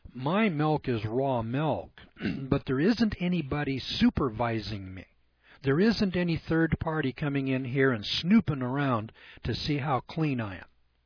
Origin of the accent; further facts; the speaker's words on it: California, United States; That's because I'm from California, and you can still get raw milk there.